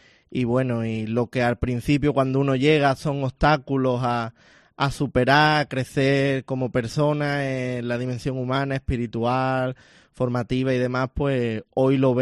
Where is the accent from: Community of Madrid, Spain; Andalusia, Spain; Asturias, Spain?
Andalusia, Spain; Isla Cristina; yo que soy de la costa, soy de Isla Cristina, es una zona que conozco